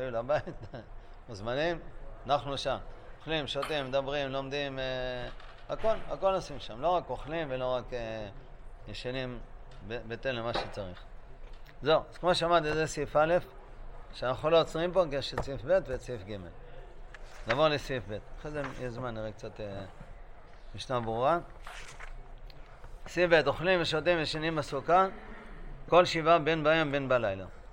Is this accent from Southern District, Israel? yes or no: no; Bnei Brak, Tel Aviv District, Israel; אני זוכר שכונה שלי בילדותי בבני ברק